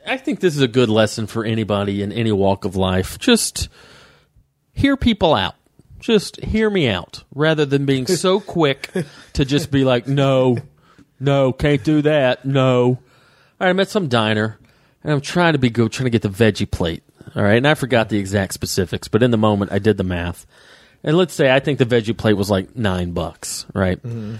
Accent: Georgia, United States; Lake Lanier from my home state of Georgia.

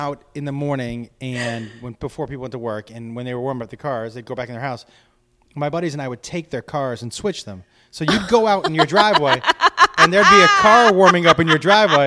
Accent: Massachusetts, United States; I grew up in Massachusetts.

